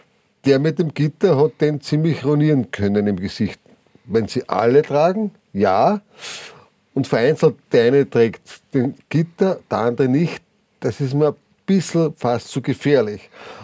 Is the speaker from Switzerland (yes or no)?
no; Austria; bei uns in Österreich